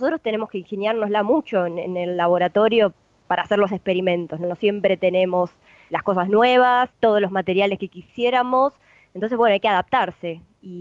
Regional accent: Chascomús, Buenos Aires Province, Argentina; Yo soy de Chascomús, ahí cerca de Buenos Aires, y siempre pensé que no había lugar en el mundo más húmedo que Chascomús

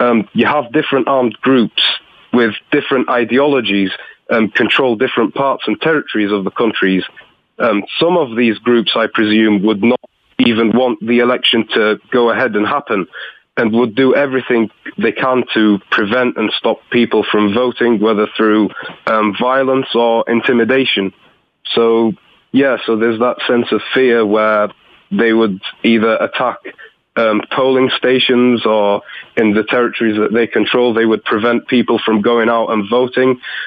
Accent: Benghazi, Cyrenaica, Libya; because I come from Benghazi

